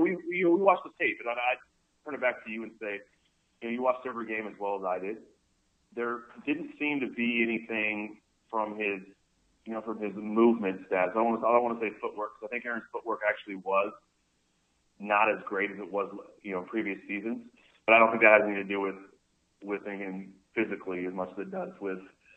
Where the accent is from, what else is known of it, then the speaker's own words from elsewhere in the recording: California, United States; You know, I grew up in California, so I went to Hawaii when I was 18 for the first time on a little family vacation.